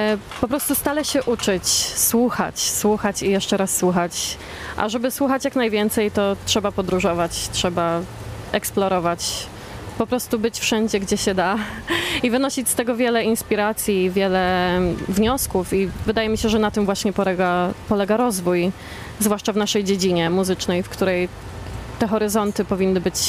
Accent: Chełmno, Kuyavian-Pomeranian Voivodeship, Poland; pochodzę z Chełmna

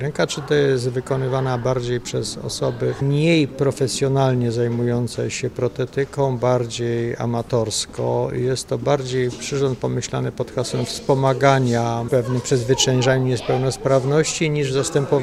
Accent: Kraków, Lesser Poland, Poland; ja po prostu jestem z Krakowa.

